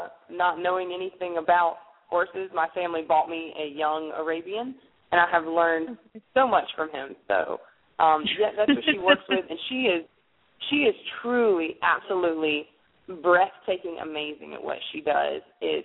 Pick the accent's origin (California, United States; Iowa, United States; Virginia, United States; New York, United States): Virginia, United States; also born or lived in South Carolina; I grew up in Virginia. I went to college in South Carolina, and then I developed a love for sweet tea and this terrible accent.